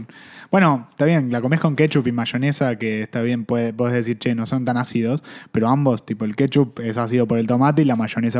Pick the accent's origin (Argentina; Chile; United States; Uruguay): Argentina; Soy argentino, chicos, hago lo que puedo.